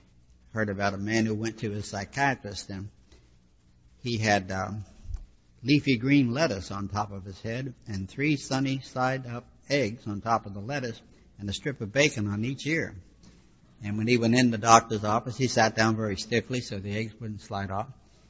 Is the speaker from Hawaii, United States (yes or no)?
no; Pittsburgh, Pennsylvania, United States; I grew up in Pittsburgh where Clinton and Majors are tonight.